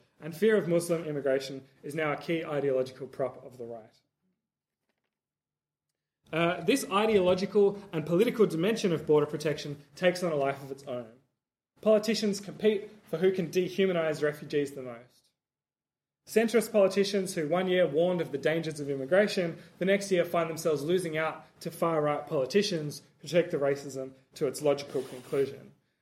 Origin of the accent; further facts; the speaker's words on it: Perth, Western Australia, Australia; it relates to my hometown in Perth.